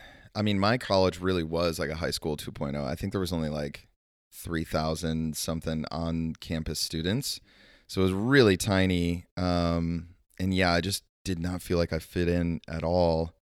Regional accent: Owosso, Michigan, United States; I grew up in Michigan, a little town called Owosso, right between Flint and Lansing.

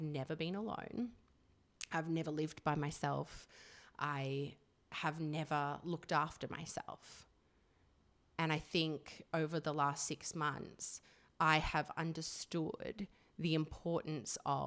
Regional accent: Australia; moved away as an adult; also born or lived in United Kingdom; And so I moved from Australia to the UK.

